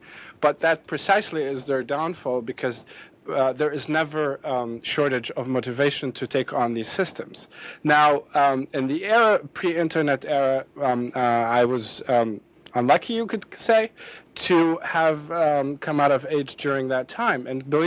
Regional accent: Syria; I grew up in Syria, where the leader, Assad, aside from meeting him personally, I was meeting him actually every day in my copybook and my classroom

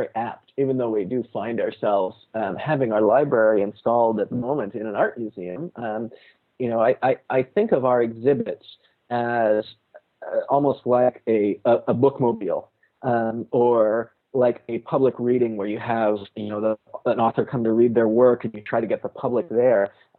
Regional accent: California, United States; I'm an American guy, and I've got a college education, and I'm sitting here in California. I grew up in the Silicon Valley

